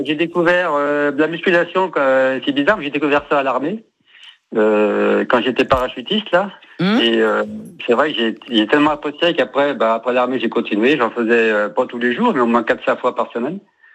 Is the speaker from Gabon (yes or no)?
no; Pays de la Loire, France; now in Mayenne, France; à la base, moi, je suis pas de la Mayenne. Je viens de la Loire-Atlantique.